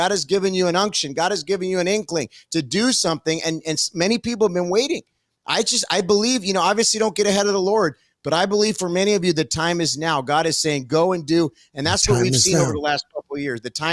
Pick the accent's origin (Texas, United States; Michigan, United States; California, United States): California, United States; Los Angeles; You know, it's my hometown. I've been there for so long, 17 years pastor there. You know, now I'm no longer in LA, but I know the town so well.